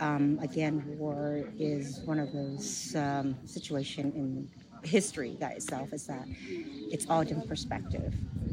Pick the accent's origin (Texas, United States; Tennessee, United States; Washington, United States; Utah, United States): Tennessee, United States; I'm from Tennessee.